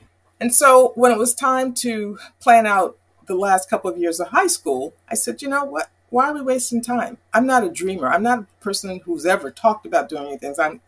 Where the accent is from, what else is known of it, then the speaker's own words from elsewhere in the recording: Mount Vernon, New York, United States; also born or lived in White Plains, United States; I grew up in Mount Vernon, New York.